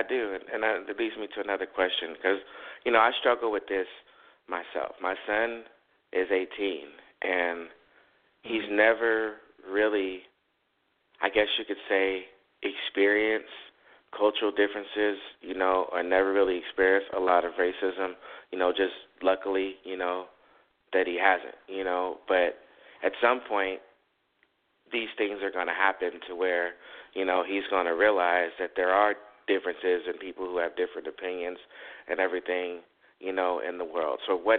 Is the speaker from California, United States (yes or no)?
yes; Compton, California, United States; we grew up in Compton and, you know, in the heart of the gang violence.